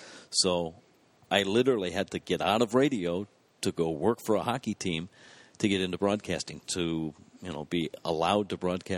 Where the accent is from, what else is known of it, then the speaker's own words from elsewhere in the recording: Detroit, Michigan, United States; No. I grew up in Detroit. Went to college nearby.